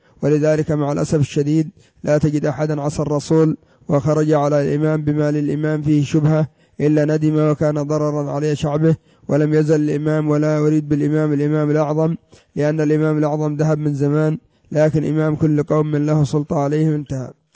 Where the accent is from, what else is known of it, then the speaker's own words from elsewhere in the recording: Yemen; تقربهم عندنا في اليمن للروافض والحزبيين والصوفية والعصاة